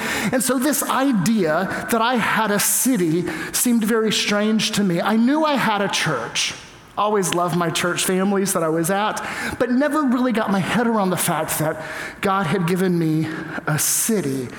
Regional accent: the South, United States; accent: Southern; And I was like, what cutesy Southern thing, my accent? And she's like, yes, it will stop. And I don't think I've spoken with a Southern accent since then.

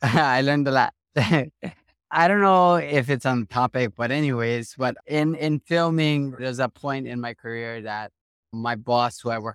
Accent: Hawaii, United States; I was just pedal to the metal that I appreciate who I am as a Hawaiian.

